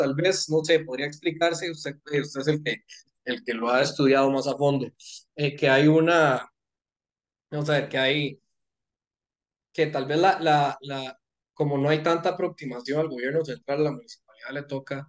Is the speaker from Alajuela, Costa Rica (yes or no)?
yes; Alajuela, Costa Rica; como en Costa Rica, por ejemplo, en Alajuela, decimos Melcochón, para el ejemplo, yo soy de Alajuela.